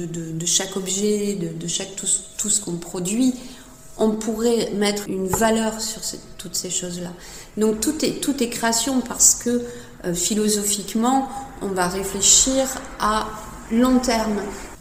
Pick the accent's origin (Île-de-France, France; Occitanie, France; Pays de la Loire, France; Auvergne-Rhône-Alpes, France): Occitanie, France; je vis en Europe, je suis française, j'ai grandi dans les Hauts-Cantons, voilà.